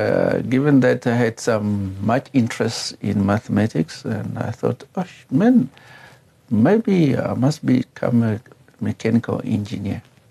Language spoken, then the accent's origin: English; Malindi, Zambezi, Namibia; born there; I was born in the Zambezi region, formerly known as the Caprivi at that time. And I was born in a little village called Malindi.